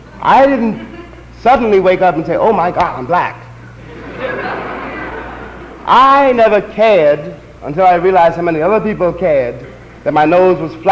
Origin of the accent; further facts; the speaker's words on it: United States; born there; And then, of course, since I was born in America, I had to watch those people very carefully